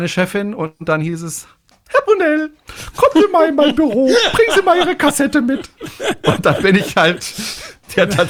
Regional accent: Freiburg, Baden-Württemberg, Germany; meine Eltern haben immer darauf geachtet, dass ich Hochdeutsch spreche. Ich komme ja aus dem Badischen, aus Freiburg, und da spricht man ja eigentlich Badisch.

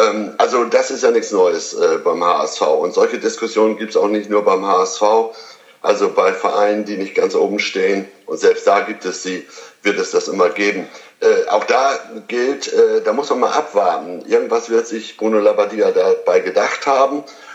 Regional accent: Lower Saxony, Germany; ich als Ostfriese

